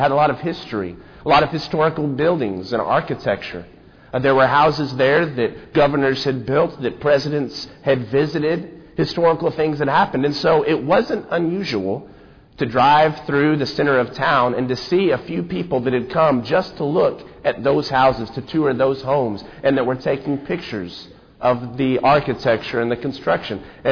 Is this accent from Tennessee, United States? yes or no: yes; Memphis, Tennessee, United States; I grew up in the Memphis area for most of my growing up years